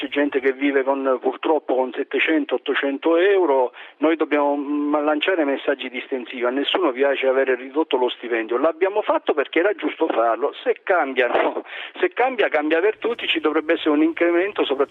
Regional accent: Messina, Sicily, Italy; now in Palermo, Italy; io sono di Messina e abito a Palermo

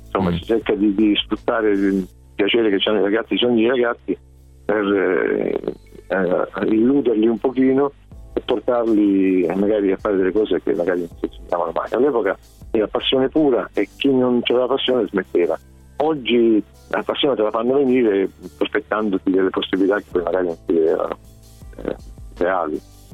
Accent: Apulia, Italy; io sono pugliese ma con una madre piemontese e quindi per me andare a Torino era quasi un tornare a casa.

